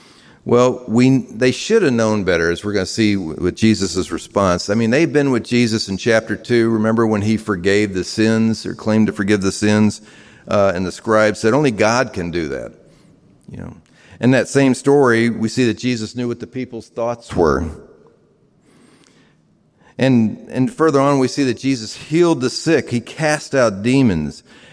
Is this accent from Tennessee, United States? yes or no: yes; Tennessee, United States; I grew up basically on President's Island working down there.